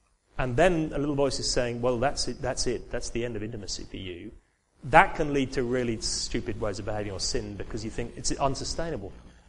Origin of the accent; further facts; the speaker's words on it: England, United Kingdom; I'm from England, forgive me, you know, we do stupid things in England.